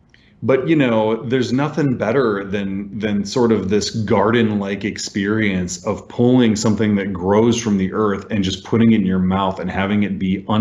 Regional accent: Minnesota, United States; Yeah, we growing up in Minnesota, we very much had the early cold snap where you were winterizing for sure in September, right?

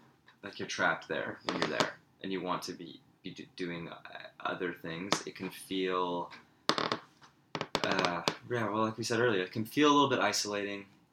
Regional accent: England, United Kingdom; it's hard for me to enjoy fish and chips anywhere because I'm from England, man.

